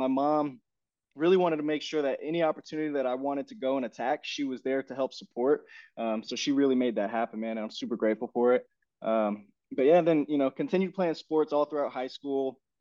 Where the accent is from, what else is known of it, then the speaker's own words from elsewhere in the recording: Manhattan, Kansas, United States; So I grew up in Manhattan, Kansas, and you know, that's where I stayed up until college, really. So, you know, that's the city that raised me.